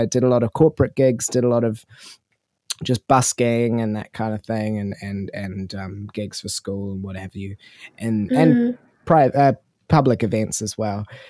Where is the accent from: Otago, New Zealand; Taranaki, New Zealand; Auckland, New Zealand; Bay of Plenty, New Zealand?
Auckland, New Zealand; now in Wellington, New Zealand; Well, I am a musician based in Wellington, Aotearoa. I grew up in Auckland.